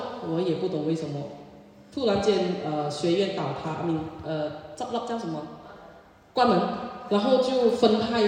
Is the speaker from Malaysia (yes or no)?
yes; Ipoh, Perak, Malaysia; 我的家乡是怡保，是一个小家乡